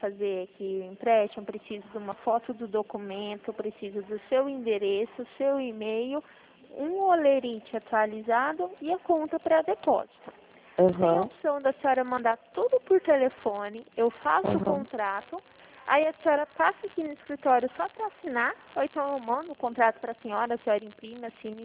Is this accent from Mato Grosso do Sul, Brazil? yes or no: yes; Dourados, Mato Grosso do Sul, Brazil; Eu sou daqui de Dourados também.